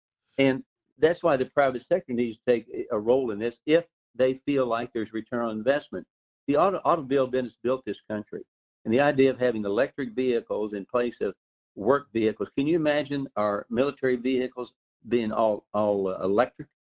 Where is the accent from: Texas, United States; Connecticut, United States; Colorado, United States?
Texas, United States; Weatherford; I'm from Weatherford, Texas.